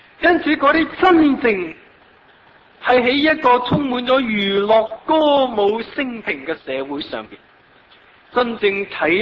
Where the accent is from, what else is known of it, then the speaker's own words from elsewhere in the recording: Hong Kong; 如果咧啊，我哋香港人最中意咧就系享受吓